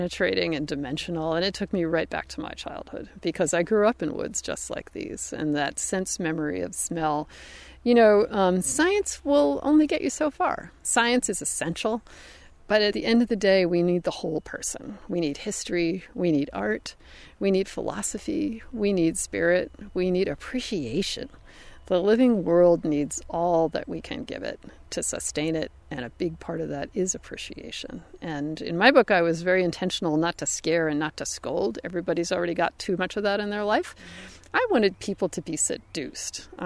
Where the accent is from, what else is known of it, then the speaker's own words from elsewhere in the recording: Pacific Northwest, United States; I come from the Northwest, which is a very benign place. Nothing is after you.